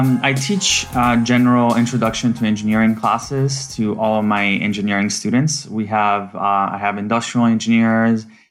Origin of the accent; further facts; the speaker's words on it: Italy; English is a second language; I am originally from Italy. So I went back to my home country.